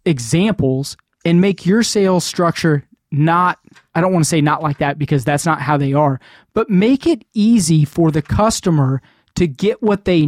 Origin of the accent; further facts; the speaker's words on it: Argentina; I tell him I'm from Argentina.